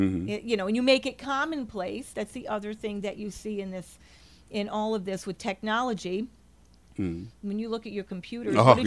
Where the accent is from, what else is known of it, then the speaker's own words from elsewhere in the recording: Schenectady, New York, United States; So he talked about his neighborhood. I'm from Schenectady.